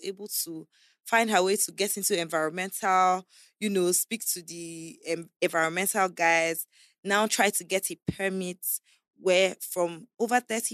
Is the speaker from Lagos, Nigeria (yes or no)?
no; Abuja, Federal Capital Territory, Nigeria; also born or lived in Calabar; I was born in Calabar. I was there till I was about 4 or 5, until I was about 5 years old, when they had my kid sister, Princess. Then we moved to Abuja to live with my uncle.